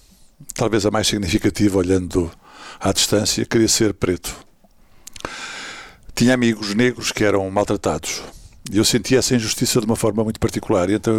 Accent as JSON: {"language": "Portuguese", "town": "Figueira da Foz", "region": "Coimbra", "country": "Portugal", "tie": "born there", "said": "embora seja de uma família de proletários, e nasci na Figueira da Foz."}